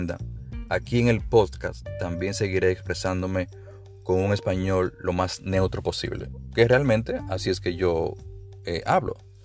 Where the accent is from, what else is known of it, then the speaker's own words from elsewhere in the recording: Dominican Republic; soy de la República Dominicana. Nací y vivo en la República Dominicana. Sí, soy dominicano.